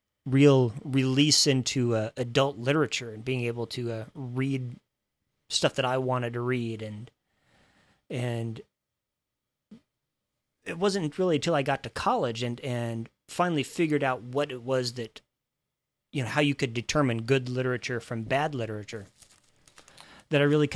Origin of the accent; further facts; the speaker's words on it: Dodge City, Kansas, United States; well, I grew up out in Dodge City, Kansas, so I never really most of my reading was, you know, my mother's books on the shelves